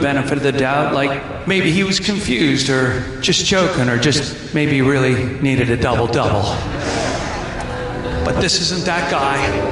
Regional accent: Canada; we are Canadian.

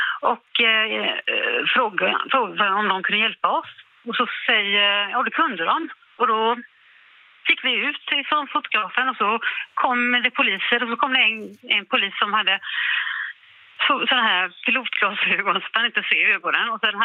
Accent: Kalmar, Kalmar County, Sweden; now in Gothenburg, Sweden; Och vi är från Kalmar från början, men vi utflyttade till Göteborg, både hon och jag.

